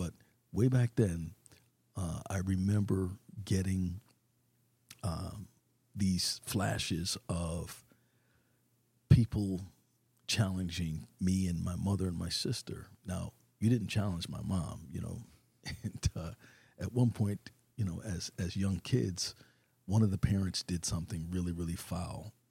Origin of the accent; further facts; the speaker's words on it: New Haven, Connecticut, United States; And so they served in New Haven. And I remember growing up in Brookside, it was the greatest experience of my life, man.